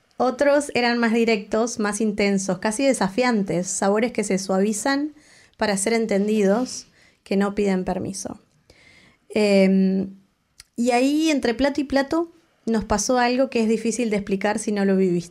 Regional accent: Argentina; Obviamente crecí en Argentina

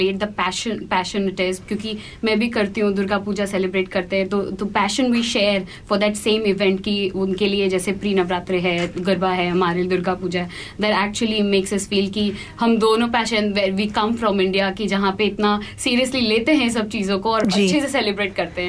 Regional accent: Kolkata, West Bengal, India; सबसे पहले मैं बोलना चाहूँगी कि मैं कोलकाता से हूँ.

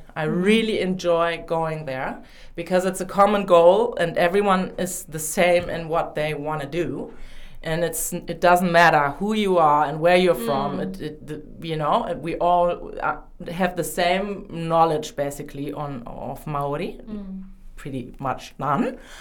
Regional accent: Germany; accent: German; English is a second language; normally I used to get made fun of for my German accent, because I'm from Germany.

